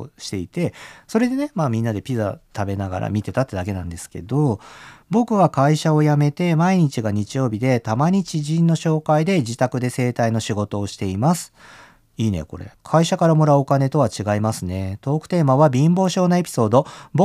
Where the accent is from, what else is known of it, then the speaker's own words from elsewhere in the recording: Osaka, Japan; born there; 一応僕大阪生まれなんですけどね